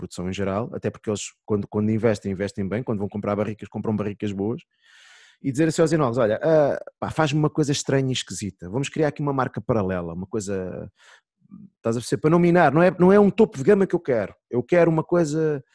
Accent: Santarém, Portugal; Sou de Santarém. Ribeira de Santarém.

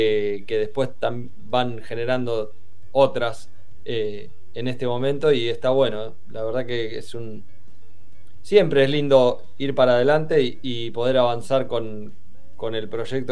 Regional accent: Necochea, Buenos Aires Province, Argentina; Somos de Necochea y capaz que es un poco eso que vos decís. Yo también, no sé, el secundario lo estudié en un pueblito que se llama Ramón Santa Marina, de 400 habitantes.

